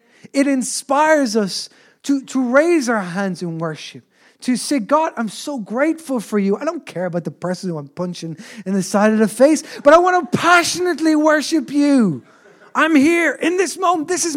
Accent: Ireland; As Irish people, singing is in our DNA. It's within us.

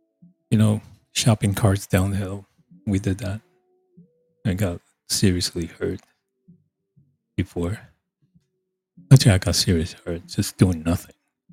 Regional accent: Taiwan; It was on the TV when I grew up in Taiwan. We get Japanese channels coming in.

